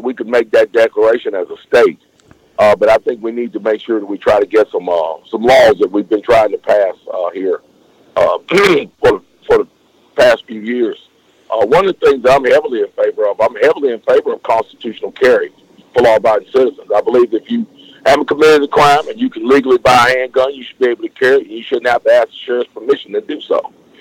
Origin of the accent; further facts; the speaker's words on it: Greensboro, North Carolina, United States; I'm from Greensboro, North Carolina. Lifelong resident of North Carolina. Lifelong resident of Greensboro.